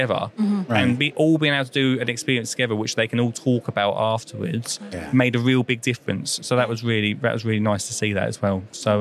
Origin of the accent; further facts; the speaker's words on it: East of England, United Kingdom; And then back to my hometown in Essex as well.